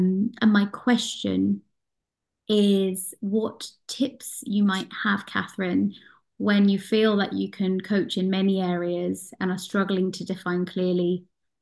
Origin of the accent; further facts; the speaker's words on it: United Kingdom; now in Copenhagen, Denmark; I think as a British Asian woman, I have felt a number of additional kind of should be statements of what I think I should be. But as I'm starting to coach, bear in mind I'm based in Copenhagen